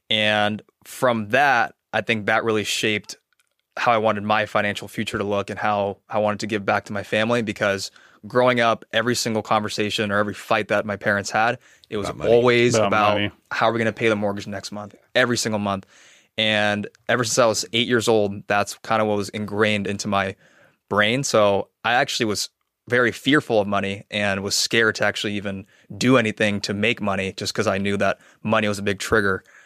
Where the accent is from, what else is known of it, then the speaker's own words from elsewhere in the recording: California, United States; also born or lived in Seoul, South Korea; And then my dad, when he retired from the army, decided to move us to California, a small town in the East Bay. Clayton, California.